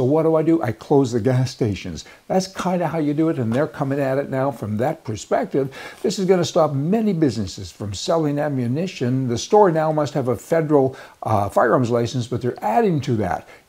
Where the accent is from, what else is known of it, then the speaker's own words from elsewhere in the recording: Vermilion, Alberta, Canada; I'm from Vermilion, Alberta, and I got a grade 8